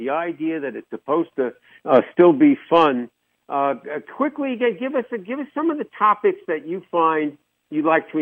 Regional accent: New York, United States; even though I'm a New Yorker.

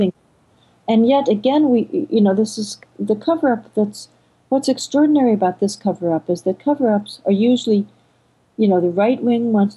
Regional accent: United States; You know, as an American, I feel I should know my own history

